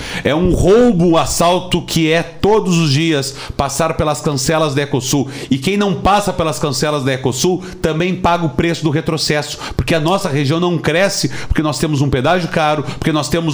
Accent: Rio Grande do Sul, Brazil; Eu disse, eu sou da Zona Sul, moro na Zona Sul, defendo a Zona Sul

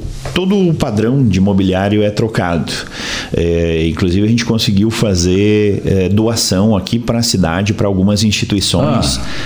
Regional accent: Laranjeiras do Sul, Paraná, Brazil; Eu sou paranaense, de Laranjeiras do Sul, no Paraná.

